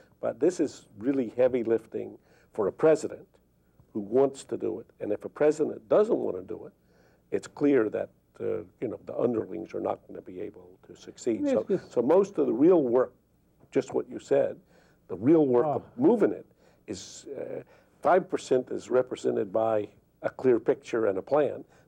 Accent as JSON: {"language": "English", "country": "United States", "said": "as a national security analyst and as an American"}